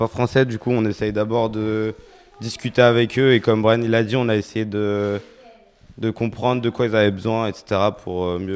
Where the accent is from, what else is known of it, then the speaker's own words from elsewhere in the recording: Pays de la Loire, France; Nous, dans notre groupe, on est majoritairement de la Mayenne.